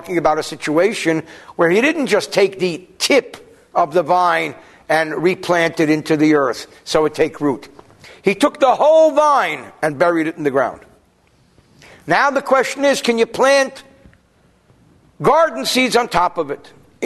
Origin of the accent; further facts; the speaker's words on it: Newark, New Jersey, United States; Now, I'm from New Jersey. We didn't plant a lot of vines, at least where I lived. Even though there is a place not far from where I grew up called Vineland. But I grew up in Newark.